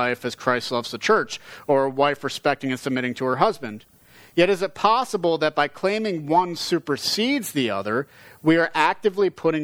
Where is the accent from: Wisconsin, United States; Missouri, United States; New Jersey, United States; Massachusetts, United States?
New Jersey, United States; Most know that I come from New Jersey. I don't want to hear any groans. It is there where my family resides.